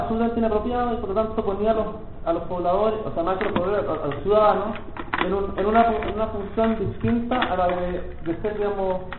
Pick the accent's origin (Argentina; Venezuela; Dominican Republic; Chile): Chile; Porque justamente ahí nosotros como sociedad chilena donde tenemos que poner los esfuerzos.